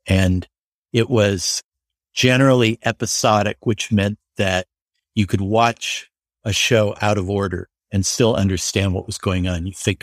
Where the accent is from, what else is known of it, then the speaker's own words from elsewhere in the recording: Denver, Colorado, United States; I was from Denver, so I didn't know anyone here